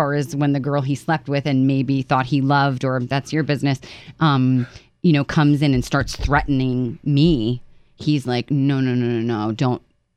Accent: Bowie, Maryland, United States; I grew up in PG County in Bowie, Maryland.

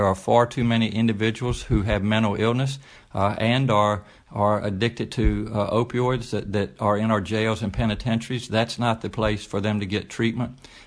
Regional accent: Virginia, United States; I'm proud to be a Virginian. You know, I grew up on Virginia's Eastern Shore on a small farm.

